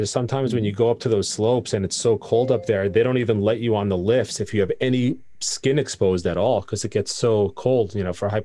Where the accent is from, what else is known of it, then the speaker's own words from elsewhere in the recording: East Coast, United States; I'm from the East Coast, and yes, freezing.